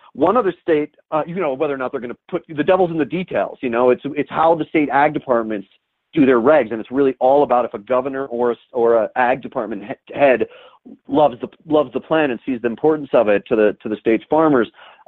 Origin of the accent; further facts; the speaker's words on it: New Mexico, United States; It looks like my home state here, the land of enchantment in New Mexico, is coming online with hemp at last.